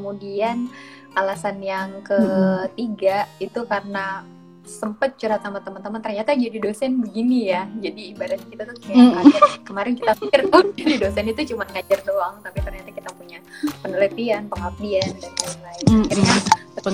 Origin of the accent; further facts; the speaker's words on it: Kalimantan, Indonesia; aku juga kan orang Kalimantan. Kita ini sama ya, sama-sama perantauan yang jarang pulang.